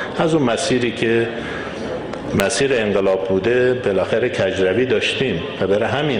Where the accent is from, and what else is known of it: Iran